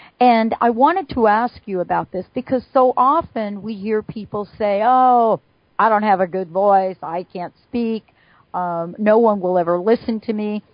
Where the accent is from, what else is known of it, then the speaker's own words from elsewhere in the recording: New York City, New York, United States; I grew up as one of these children. I grew up in New York City, and I stuttered for a very long time as a young child.